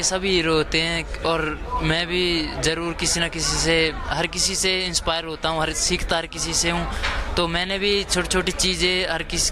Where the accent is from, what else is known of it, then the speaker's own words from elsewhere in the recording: Ballabhgarh, Haryana, India; मैं फरीदाबाद से हूँ, बल्लभगढ़ से।